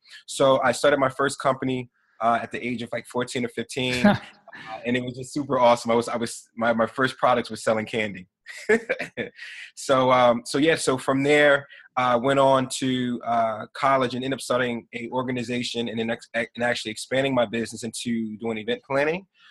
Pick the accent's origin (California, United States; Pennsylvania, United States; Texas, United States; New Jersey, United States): New Jersey, United States; Newark; From the beginning, I was coming from Newark, New Jersey, born and raised, and I'm the oldest out of four boys.